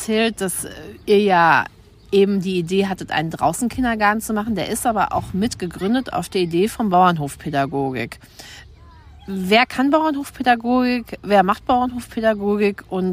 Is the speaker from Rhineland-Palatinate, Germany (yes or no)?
no; North Rhine-Westphalia, Germany; Kohlpottpflanze, ich habe da ja eigentlich gar keine Berührungspunkte. Wir schnacken ja auch ganz anders bei uns im Pott.